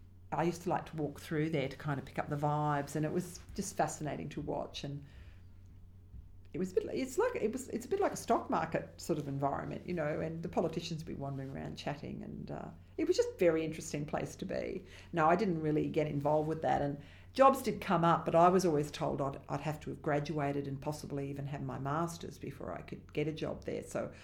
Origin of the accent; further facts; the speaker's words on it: Queensland, Australia; So we grew up in Bill Hayden's electorate. Very strong Labor electorate.